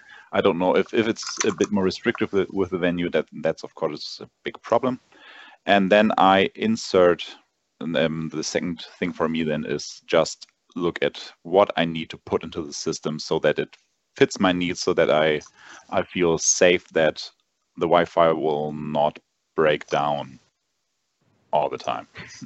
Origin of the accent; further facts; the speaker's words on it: Lübeck, Schleswig-Holstein, Germany; HL stands for Hansestadt Lübeck, so I'm from North Germany. That's the city where I am.